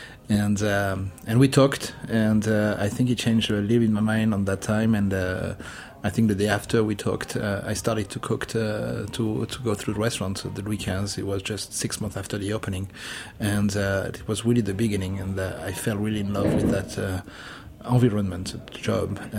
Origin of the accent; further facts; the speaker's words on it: Monaco; so actually I grew up born and grew up in Monaco.